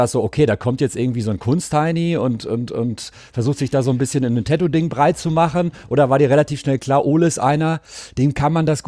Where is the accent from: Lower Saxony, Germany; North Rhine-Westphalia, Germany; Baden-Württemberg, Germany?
North Rhine-Westphalia, Germany; Cologne; für mich als Kölner